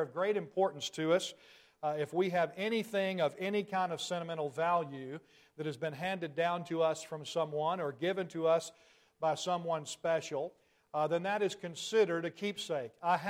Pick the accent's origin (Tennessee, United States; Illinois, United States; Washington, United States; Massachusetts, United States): Tennessee, United States; As you can tell, those who are visiting, I'm a Tennessee boy. You can probably hear that in my accent.